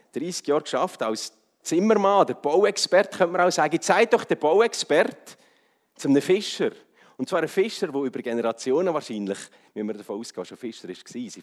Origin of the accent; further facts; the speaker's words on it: Swiss Plateau, Switzerland; Ich bin ein Mittelländer, ich bin in der Region Alten aufgewachsen, mich ein bisschen städtisch orientiert, als Basel durfte Theologie studieren an der STH